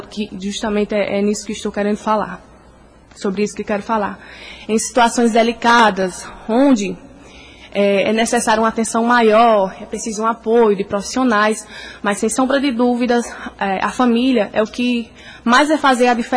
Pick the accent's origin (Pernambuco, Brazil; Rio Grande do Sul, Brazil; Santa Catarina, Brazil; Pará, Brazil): Pernambuco, Brazil; Rancharia; now in Araripina, Brazil; tenho 25 anos e sou natural do distrito de Bom Jardim, mais conhecido como Rancharia, né? Mas atualmente moro em Araripina, já faz quase 10 anos.